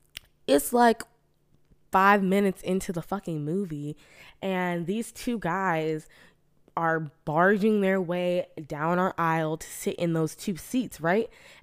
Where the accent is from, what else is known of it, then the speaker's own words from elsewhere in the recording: Florida, United States; I'm from Florida. We don't play out here.